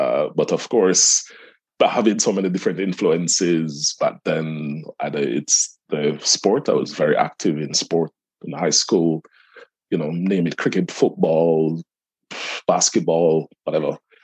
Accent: Jamaica; I am a Jamaican by birth. Grew up in the tiny Caribbean island, many thousands of miles away from the UK. That was back in the mid-70s.

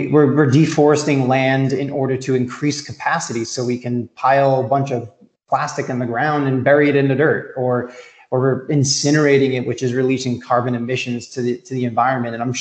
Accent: Boston, Massachusetts, United States; I grew up in the Boston area, traveled to New York, graduated from Syracuse University

